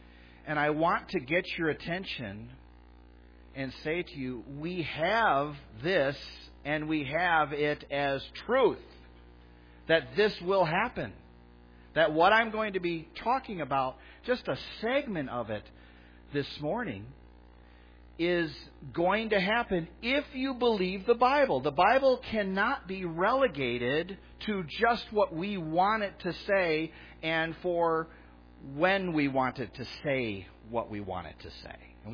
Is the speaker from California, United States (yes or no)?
no; Chicago, Illinois, United States; Remember, I grew up in Chicago, and then I pulled Kim into Warrington.